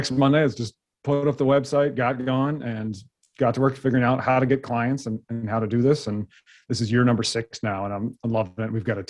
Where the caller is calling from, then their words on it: Madison, Wisconsin, United States; I'm up in Madison, Wisconsin, and it's been below zero for many days in a row now.